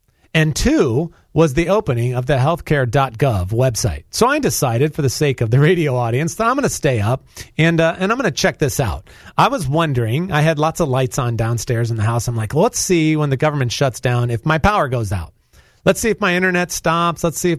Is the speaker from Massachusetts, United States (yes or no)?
no; Raleigh, North Carolina, United States; Let me tell you this. I'm from Raleigh, North Carolina.